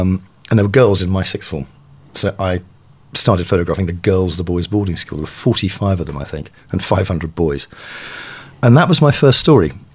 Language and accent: English; Brighton, South East England, United Kingdom; I grew up in Sussex, in Brighton.